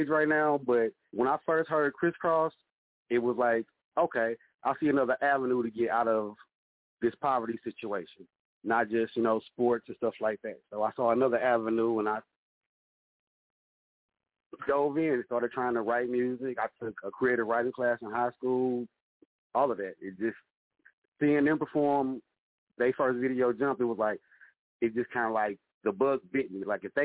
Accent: Webster Groves, Missouri, United States; I'm from St. Louis, Missouri, but I'm on the outskirts. My hometown is called Webster Groves. It's still part of St. Louis. It's just a county part. So I'm from the Midwest.

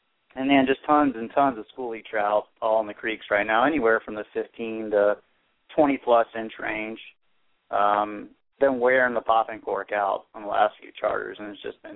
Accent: Jacksonville, Florida, United States; I'm from Jacksonville, Florida. Actually, Atlantic Beach technically is where I live. I'm on the beach side of town here

